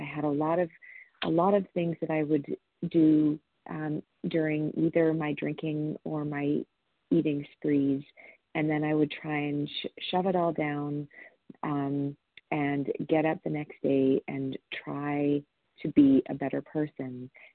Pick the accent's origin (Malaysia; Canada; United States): Canada; Alberta; I'm from Alberta, Canada.